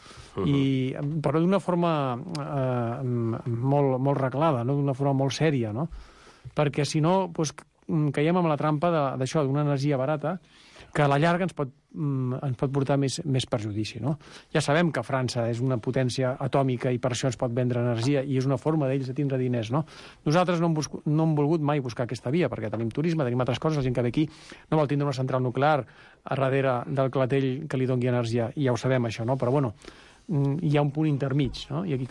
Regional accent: Catalonia, Spain; soc català

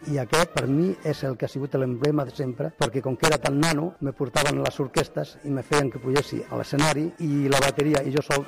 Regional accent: Guadix, Andalusia, Spain; now in Molins de Rei, Spain; Soc natural de Granada, d'un poble que es diu Guadits, molt musical, eh? Musical perquè sempre han hagut bandes i visc a Molins de Rei des del 62

